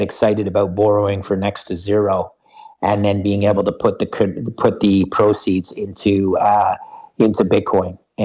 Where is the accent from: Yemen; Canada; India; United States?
Canada; I, being Canadian, certainly am not as close to the SEC as many of your listeners are already.